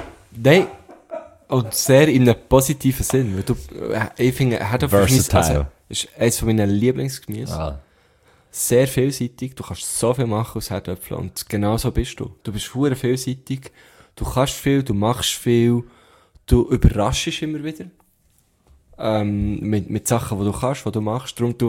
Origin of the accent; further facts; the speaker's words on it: Thun, Bern, Switzerland; ein Kulturort in Thun, in der Stadt, wo ich aufgewachsen bin